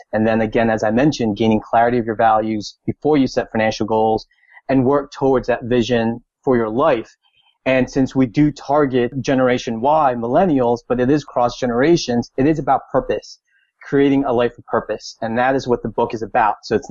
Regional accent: Elizabeth, New Jersey, United States; We're going to start in my hometown of Elizabeth, New Jersey.

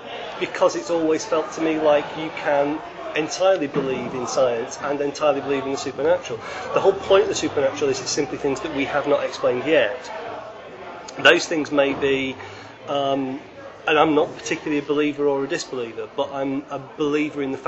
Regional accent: Manchester, North West England, United Kingdom; born there; now in Lancaster, United Kingdom; No, I'm Mancunian by birth.

